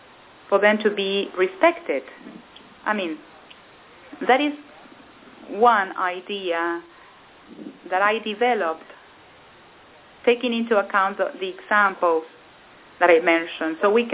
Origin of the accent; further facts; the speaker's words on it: Brazil; I come from Brazil